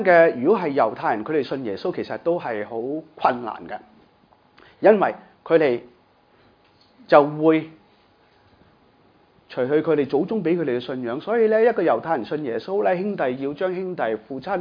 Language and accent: Cantonese; Hong Kong